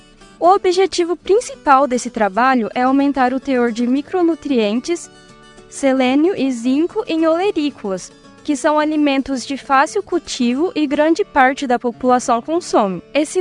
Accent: Cândido Mota, São Paulo, Brazil; sou de Cândido Mota, São Paulo, e estou no quarto ano de agronomia.

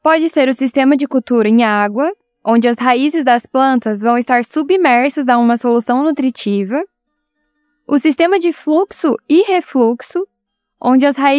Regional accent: São Pedro, São Paulo, Brazil; sou de São Pedro, São Paulo.

